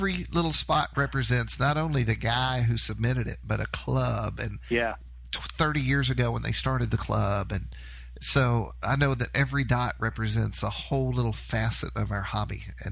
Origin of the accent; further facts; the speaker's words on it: Texas, United States; And I'm from Texas, so I really can't be a hillbilly either.